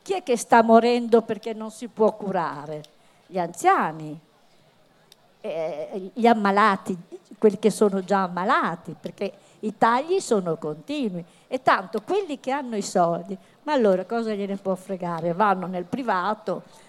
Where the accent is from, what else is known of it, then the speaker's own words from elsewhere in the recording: Bologna, Emilia-Romagna, Italy; vengo da Bologna.